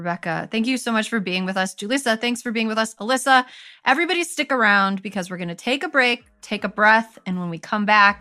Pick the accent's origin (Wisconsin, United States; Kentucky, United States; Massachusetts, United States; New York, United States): Wisconsin, United States; Places like Arizona, Florida, North Carolina, Pennsylvania, Texas, and my home state of Wisconsin.